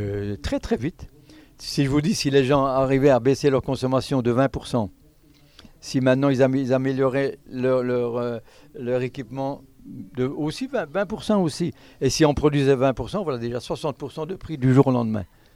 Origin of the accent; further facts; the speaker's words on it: Luxembourg, Belgium; accent: Belgian Lorraine; now in France; moi, je suis un peu lorrain, mais lorrain belge. Donc, je suis un belge, mais ça fait depuis 92 que nous habitons ici dans la Drôme